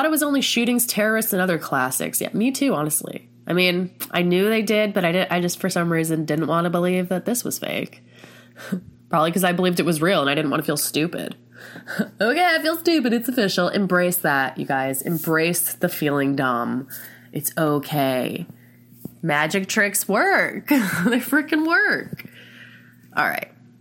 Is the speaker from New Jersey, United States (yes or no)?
no; Denver, Colorado, United States; I live in Colorado, grew up right by DIA.